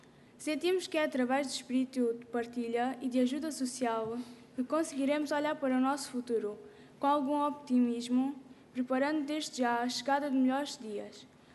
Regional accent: Mourão, Évora, Portugal; de um dos concelhos mais pobres de Portugal, no distrito de Évora, junto à barragem de Alqueva. Somos uma população muito acolhedora, mas um pouco envelhecida

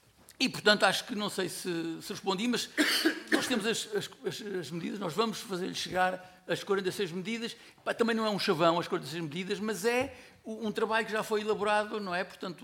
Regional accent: Portugal; não enquanto portugueses normais temos opinião sobre tudo

